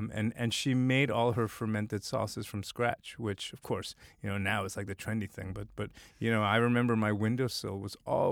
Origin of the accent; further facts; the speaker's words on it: Brooklyn, New York, United States; also born or lived in Korea; All my formative years were sort of growing up in Brooklyn.